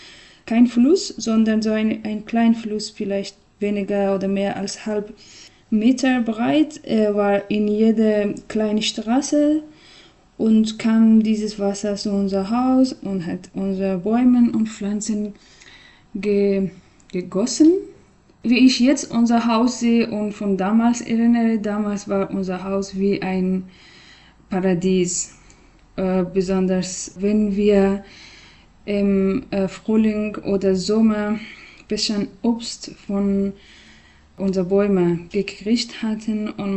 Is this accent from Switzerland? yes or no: no; Afghanistan; German is a second language; dann habe ich das verstanden, dass wir als Menschen oder wir als Afghanen